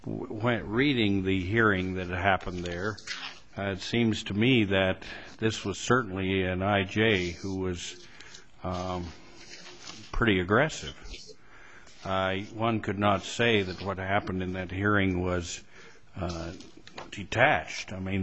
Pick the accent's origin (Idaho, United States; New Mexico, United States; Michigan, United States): Idaho, United States; because I'm from Idaho and I may not pronounce them all exactly correct